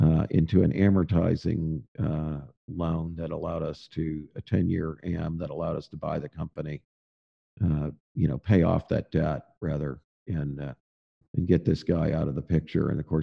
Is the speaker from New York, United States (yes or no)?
no; St. Louis, Missouri, United States; now in Fayetteville, United States; I grew up in the St. Louis area. It's closer to home, closer to my mom and dad, a very entrepreneurial area.